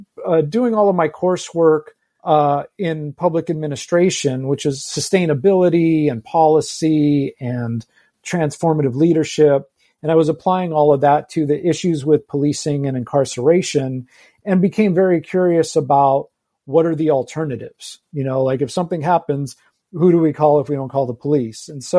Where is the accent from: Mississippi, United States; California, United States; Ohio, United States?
California, United States; Los Angeles; I'm born and raised in Los Angeles in West Hollywood. So I love that this is SoCal Voices, because, you know, this is home to me.